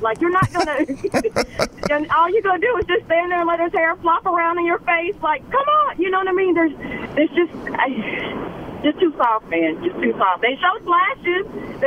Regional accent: the South, United States; As you know, I'm from the South Marcus.

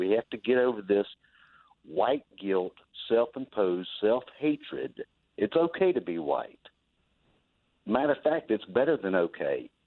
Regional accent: the South, United States; I said, hell no, I'm a Southerner from Dixieland.

